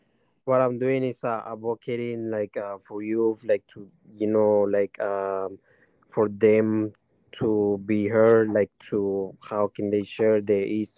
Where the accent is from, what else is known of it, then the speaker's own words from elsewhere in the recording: Colombia; I was adopted. I'm from Colombia, and I was adopted.